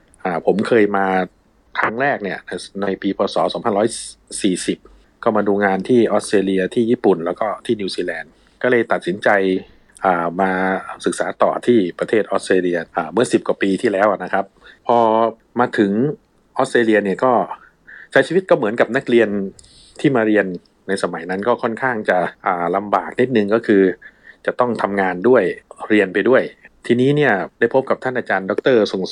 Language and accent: Thai; Maha Sarakham, Thailand; now in Australia; แล้วก็ไปทำงานที่บ้านเกิดก็คือที่มหาวิทยาลัยสารคามสมัยนั้นนะครับ